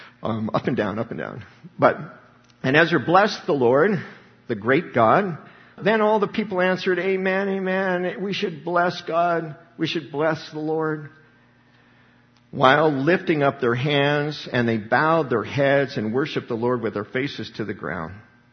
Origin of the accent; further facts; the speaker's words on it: Littleton, Colorado, United States; You know, growing up in Littleton, Colorado, never saw the Ten Commandments, so we were ahead of the time in corruption where I was.